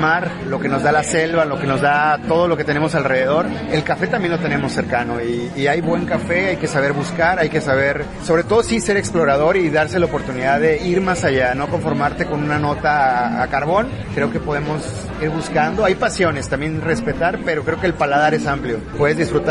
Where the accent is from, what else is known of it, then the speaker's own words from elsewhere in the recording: Mexico; Yo creo que como mexicanos también